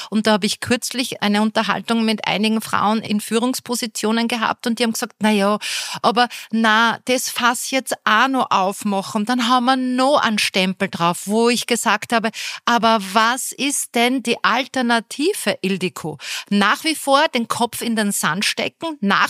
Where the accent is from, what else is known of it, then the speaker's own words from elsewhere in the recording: Austria; bei uns in Österreich